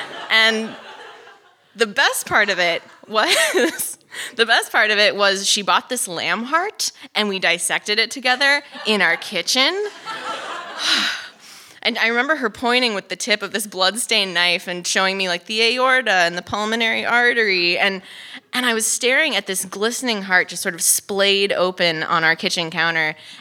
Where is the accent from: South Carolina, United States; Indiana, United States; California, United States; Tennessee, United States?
California, United States; Los Angeles; She was from Oregon, I think, and I was from Los Angeles.